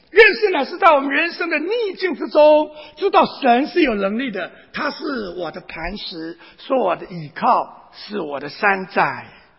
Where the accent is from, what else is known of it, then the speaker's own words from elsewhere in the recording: Taiwan; 就像我从台湾来的一样啊